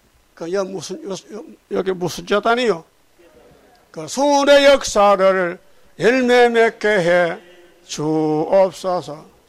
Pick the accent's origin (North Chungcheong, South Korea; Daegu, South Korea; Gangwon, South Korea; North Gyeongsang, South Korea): North Gyeongsang, South Korea; Uiseong; 우리 고향에 경상북도 의성군 다인 장로교회에 가서 목회를 했어요.